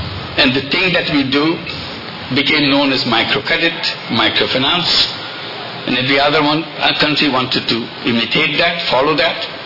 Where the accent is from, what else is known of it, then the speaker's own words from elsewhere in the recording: Bangladesh; English is a second language; I felt that I'm a lucky person that I'm from Bangladesh. I was born in Bangladesh.